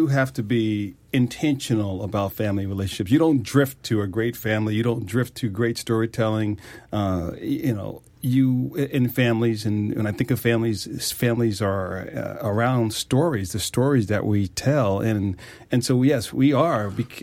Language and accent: English; Queens, New York, United States; grew up in Queens, and on our front porch, grandma and grandpa would tell stories about the South